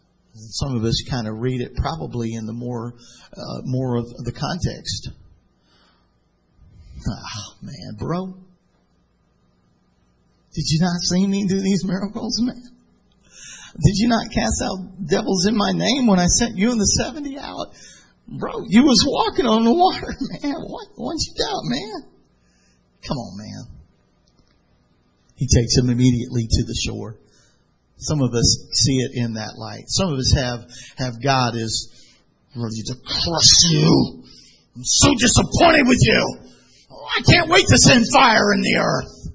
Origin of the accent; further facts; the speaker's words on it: San Francisco, California, United States; I'm from San Francisco. Hello. You're ready to kill it. I live next door to New Orleans.